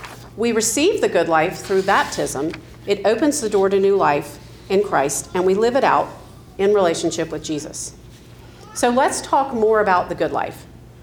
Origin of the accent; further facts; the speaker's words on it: Atlanta, Georgia, United States; So I grew up here in Atlanta and grew up nominally Episcopalian.